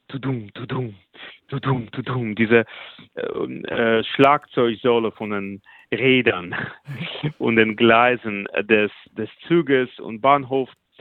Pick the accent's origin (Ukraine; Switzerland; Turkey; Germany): Ukraine; Odesa, Odesa Oblast; German is a second language; moved away; Die Idee, ein Projekt über meine Heimatstadt zu machen